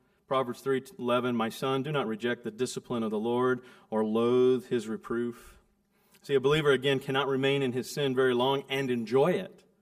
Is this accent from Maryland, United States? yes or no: no; California, United States; Growing up in Central California, I think all the raisins, actually, any raisin you have came from where I grew up.